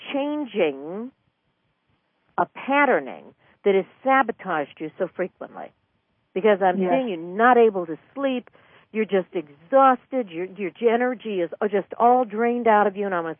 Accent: East Coast, United States; Of course, I'm from the East Coast this time of the year, but oh, it was gorgeous.

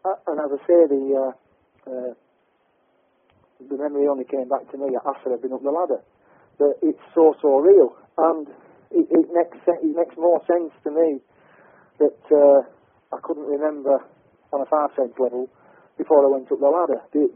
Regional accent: Burnley, North West England, United Kingdom; I remembered being taken to a building in my hometown, which is Burnley in Lancashire.

